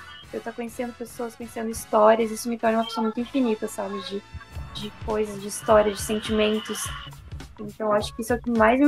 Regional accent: South Region, Brazil; Eu vim pra cá sem roupa de frio. Tô surtando já. Ainda que eu sou sulista.

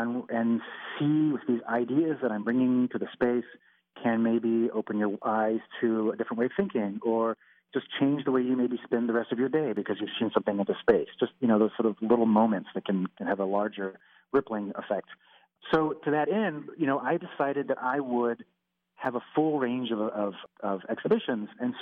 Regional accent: Kentucky, United States; I'm from Kentucky originally.

